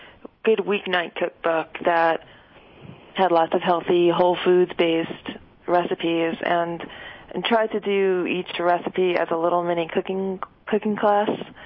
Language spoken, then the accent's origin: English; New York City, New York, United States; my experience growing up in Brooklyn